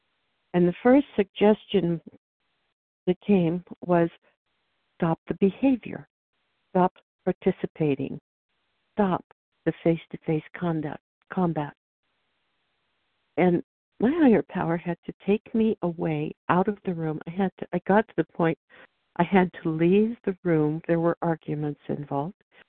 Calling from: Oregon, United States

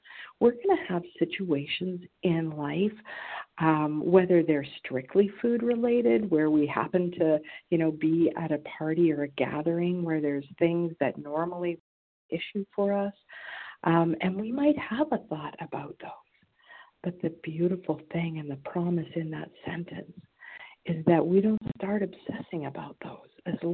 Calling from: British Columbia, Canada; from BC, Canada, recovered today by the grace of God.

